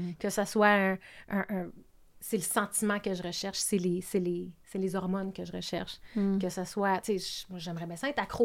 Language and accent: French; Canada; first language French; moi, ma première langue, c'est le français. Fait qu'au Canada anglais, on pense que je suis anglophone.